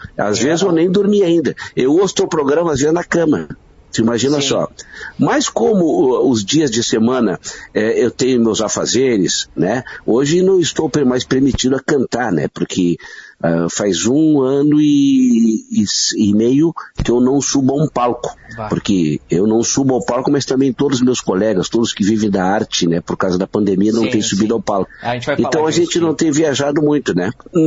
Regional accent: Porto Alegre, Rio Grande do Sul, Brazil; de 64, estou com 56 anos já. Morei em Porto Alegre, na verdade, Paganella, 8 anos. Eu saí daqui guri. Saí guri daqui da capital do Rio Grande. E andei por esse estado aí.

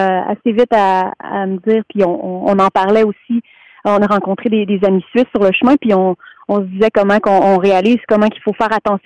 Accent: Quebec, Canada; puis je viens de la région du Québec, d'une région qui est située dans le nord-ouest.

